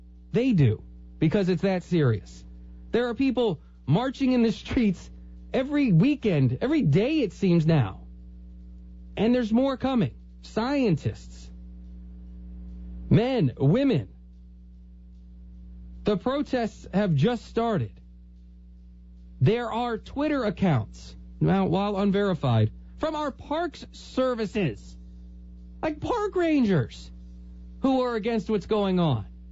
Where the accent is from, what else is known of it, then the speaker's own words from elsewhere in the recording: United States; born there; I'm a mutt. Because I'm American. Because I was born here.